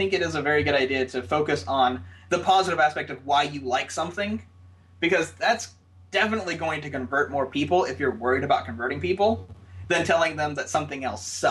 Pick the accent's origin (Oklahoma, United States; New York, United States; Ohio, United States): Oklahoma, United States; I grew up in Oklahoma, remember?